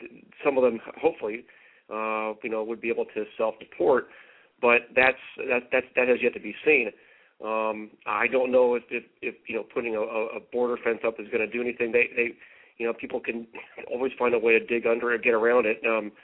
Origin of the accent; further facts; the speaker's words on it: California, United States; now in Maine, United States; You know, up here in Maine, not such a big, you know, big issue, but growing up in California, yeah, you know, it is a big issue.